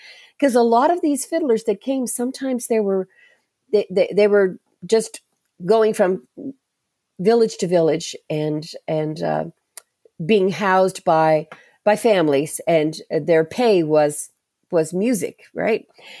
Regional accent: Mabou, Nova Scotia, Canada; So a lot of the traditions that came from Scotland certainly stayed very pure in where we were raised here in the Mabu area.

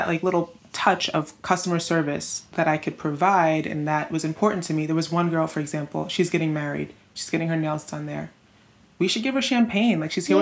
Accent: New York City, New York, United States; now in Paris, France; The colors, the designs, me at the front desk as a New Yorker.

